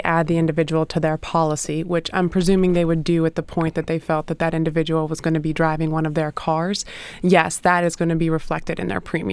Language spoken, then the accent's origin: English; Chambersburg, Pennsylvania, United States; I grew up in Chambersburg and have family in Bedford